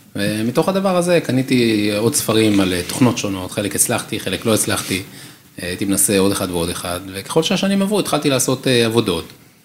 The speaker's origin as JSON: {"language": "Hebrew", "town": "Bnei Brak", "region": "Tel Aviv District", "country": "Israel", "tie": "born or raised there", "said": "אני בן 36, גדלתי, נולדתי בבני ברק, באתי בחיידר, ישיבה קטנה, ישיבה גדולה"}